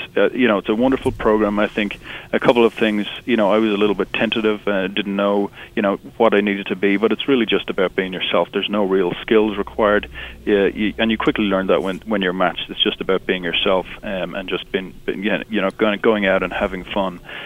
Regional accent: Ireland; accent: Irish; Yes, I'm originally from Ireland, but there's plenty of my compatriots in this town.

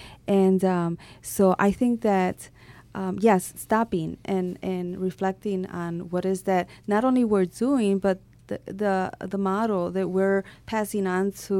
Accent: Puerto Rico; Remember, I was raised in Puerto Rico.

